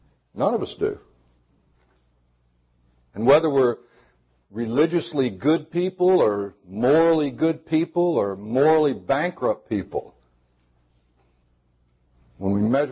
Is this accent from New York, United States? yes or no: no; Florida, United States; But I was born in Florida, North Florida, and I grew up my life, you know, pretty much average, I guess, for the time in which I was born.